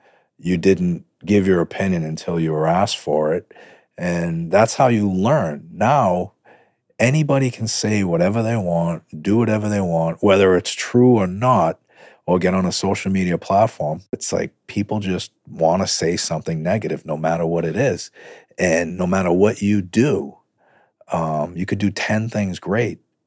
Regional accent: Boston, Massachusetts, United States; growing up in Boston, you know, you always hear of the great sport teams like the Boston Celtics, Boston Bruins.

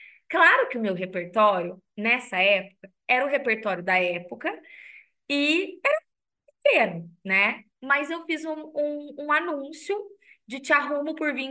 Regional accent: São João da Boa Vista, São Paulo, Brazil; mas eu sou de São João da Boa Vista, uma cidade super pequena, na época ainda menor, era ainda menor

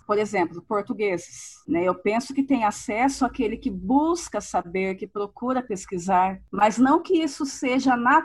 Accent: Brazil; Nós, enquanto brasileiros, nós não estamos passivos para questões desse tipo.

